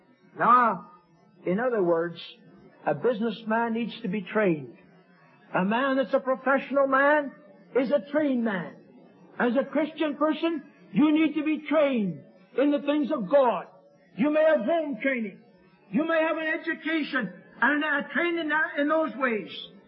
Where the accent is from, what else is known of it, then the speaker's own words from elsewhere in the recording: Kenora, Ontario, Canada; where I was raised in Kenora, Ontario, is a mining district.